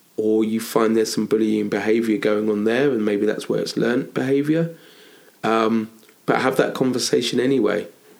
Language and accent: English; Shoreham, South East England, United Kingdom; also born or lived in Brighton / Southwick; No, so I was born in Brighton, but I mainly grew up in Shoreham and Southwick.